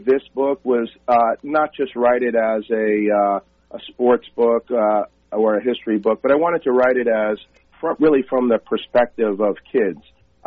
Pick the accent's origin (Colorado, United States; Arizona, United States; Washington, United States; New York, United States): New York, United States; also growing up on Long Island like myself.